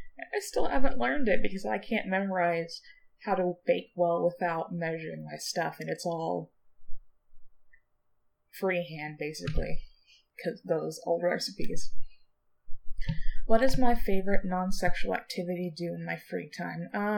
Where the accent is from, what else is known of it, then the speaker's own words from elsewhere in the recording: Texas, United States; For those who don't know, I'm actually Texan. I live in Texas currently, and I've always lived in Texas.